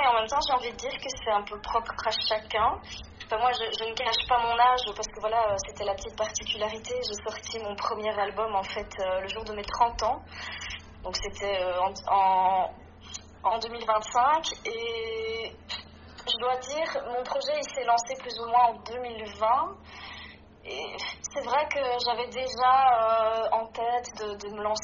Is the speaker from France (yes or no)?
no; Liège, Wallonia, Belgium; donc je suis une auteure, compositrice, interprète et je viens de Liège.